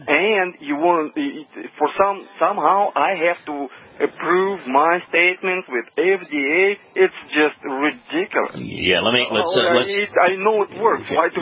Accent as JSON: {"language": "English", "country": "Russia", "second_language": "English", "moved": "yes", "said": "I mean, I came from Russia. Russia have the free healthcare system for everybody."}